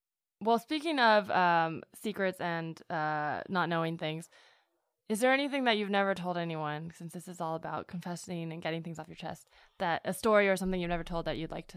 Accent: Palo Alto, California, United States; Palo Alto, Bay Area.

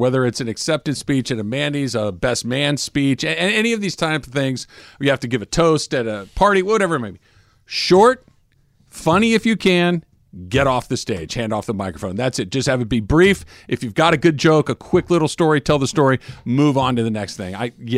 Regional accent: Iowa, United States; now in Los Angeles, United States; when I moved to Los Angeles from Iowa, I just really thought that there was an opportunity for me here

